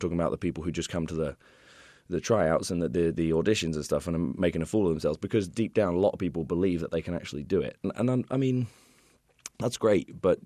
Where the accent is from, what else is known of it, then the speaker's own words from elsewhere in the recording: United Kingdom; now in United States; I'm just as proud of sort of being a kind of, you know, adopted American as I am as being British.